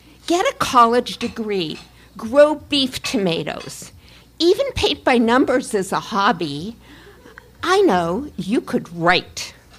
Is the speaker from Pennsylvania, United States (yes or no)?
yes; Erie, Pennsylvania, United States; a wedding in my hometown up in Erie